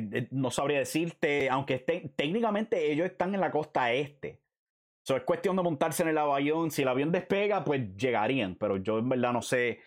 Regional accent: Puerto Rico; Nosotros como puertorriqueños, pues así somos.

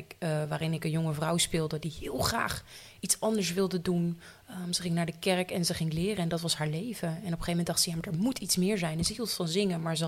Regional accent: Leeuwarden, Friesland, Netherlands; Ik ben 28 jaar en ik kom uit Leeuwarden.

